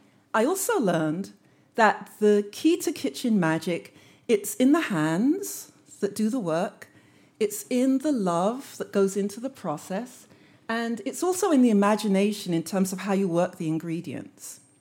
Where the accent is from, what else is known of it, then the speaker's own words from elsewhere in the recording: London, United Kingdom; growing up in London. My parents emigrated from Jamaica to England before I was born